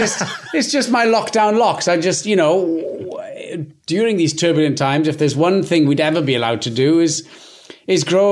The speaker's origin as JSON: {"language": "English", "region": "South East England", "country": "United Kingdom", "said": "No, I'm not. I'm from Surrey, just outside England. Just outside London."}